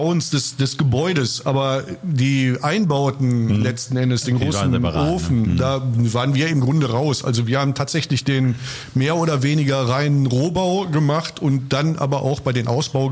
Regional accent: Kamp-Lintfort, North Rhine-Westphalia, Germany; Ich bin in Kamp-Lintfort groß geworden

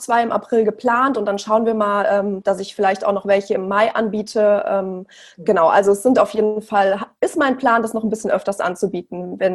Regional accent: Frankfurt, Hesse, Germany; Also ich bin, wie gesagt … Ich bin 32 Jahre alt und ich komme aus Frankfurt.

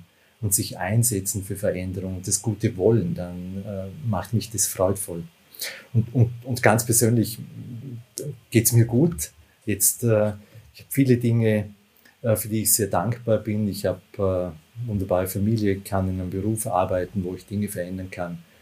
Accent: Vorarlberg, Austria; Ich bin im Bregenzerwald aufgewachsen und kenne natürlich die Berge aus dem Bregenzerwald, aber ansonsten bin ich eher vielleicht ein Stadtmensch.

